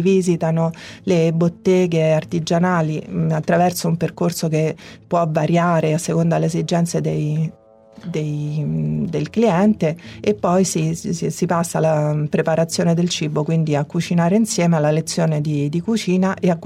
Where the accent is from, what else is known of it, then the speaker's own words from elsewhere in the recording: Rome, Lazio, Italy; Da romana mi ero dimenticata di cosa significasse vivere accanto al Tevere